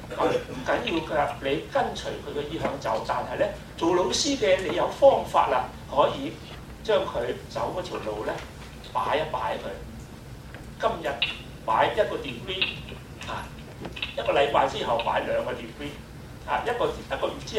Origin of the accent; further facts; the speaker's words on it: Hong Kong, China; 香港已經係歸翻我哋中國啦。我哋中國人作為一個中國嘅美術教師